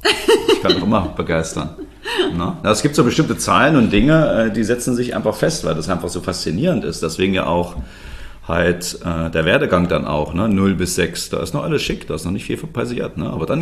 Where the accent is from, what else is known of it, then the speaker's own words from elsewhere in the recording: East Germany, Germany; ich bin ja schon ein bisschen älter als 26, ne? Und wir sind ja in der DDR alle groß geworden.